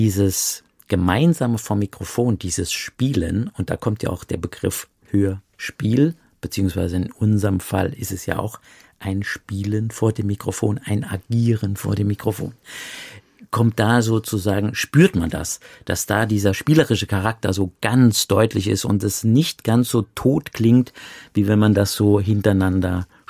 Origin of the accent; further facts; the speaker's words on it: Saarland, Germany; ich komme ja aus dem Saarland, ich bin im Saarland geboren.